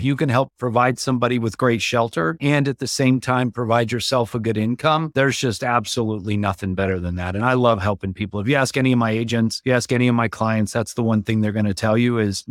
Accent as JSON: {"language": "English", "town": "Phoenix", "region": "Arizona", "country": "United States", "tie": "born or raised there", "said": "I grew up in Phoenix."}